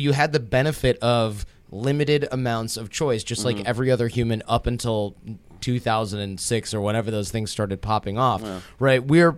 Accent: Detroit, Michigan, United States; This is back home. I'm from Detroit.

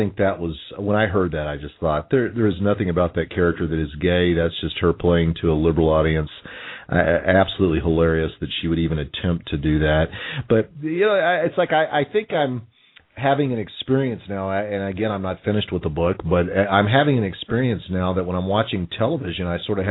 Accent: Texas, United States; And, you know, as a Texan, I'm wondering, who talks that way?

